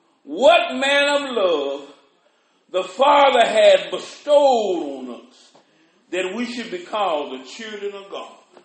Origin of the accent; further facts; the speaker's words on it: Texas, United States; born there; When I was born in Parkland Hospital. On my birth certificate, it said Parkland Hospital in the color.